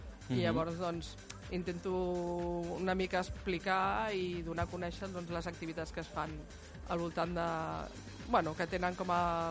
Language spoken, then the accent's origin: Catalan; Barcelona, Catalonia, Spain; tu surts aquí al carrer i jo que soc del Raval, surt un al carrer i crida